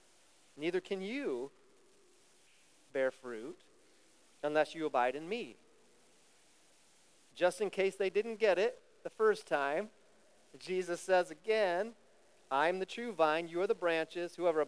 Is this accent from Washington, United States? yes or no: no; Ohio, United States; I'm a Buckeye. I'm a nut. You're like, yes, you are. Yeah, I grew up in Ohio.